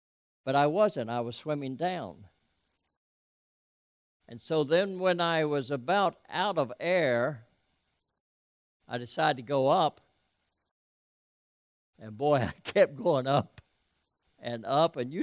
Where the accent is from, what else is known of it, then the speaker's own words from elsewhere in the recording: Elkton, Maryland, United States; I grew up in Elkton, Maryland. Elkton's right off 95. It's between Baltimore and Philly.